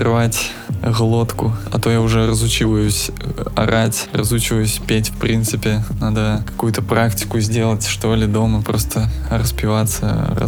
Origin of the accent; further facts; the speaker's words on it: Khabarovsk, Khabarovsk Krai, Russia; мы же уже не говорим всем, что мы, типа, группа из Хабаровска.